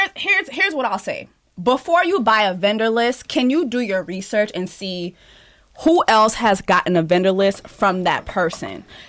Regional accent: Dade County, Florida, United States; I am from Dade motherfucking County.

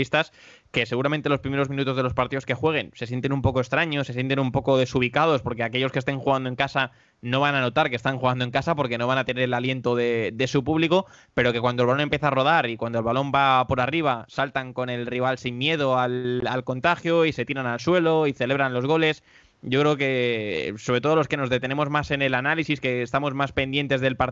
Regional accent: Madrid, Community of Madrid, Spain; somos los dos de Madrid

